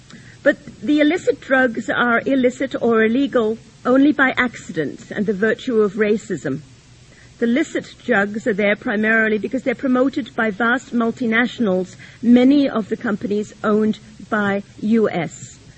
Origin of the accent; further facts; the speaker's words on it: Canada; As a Canadian, I'm concerned that our country, which is always the kinder, gentler, freer country in the world, is in danger of losing all of that.